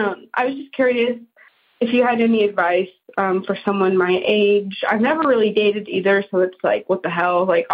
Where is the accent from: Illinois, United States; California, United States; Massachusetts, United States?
California, United States; I'm 23 years old. I'm from California.